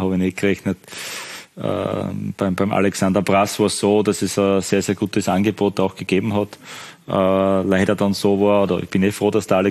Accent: Styria, Austria; für mich als Steirer das schon was Besonderes ist, auch bei Sturm Graz zu arbeiten.

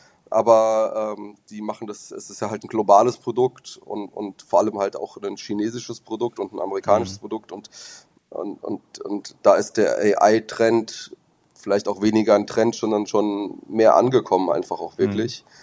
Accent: Germany; für die Briten und für die Deutschen, beziehungsweise zumindest für uns als Deutsche.

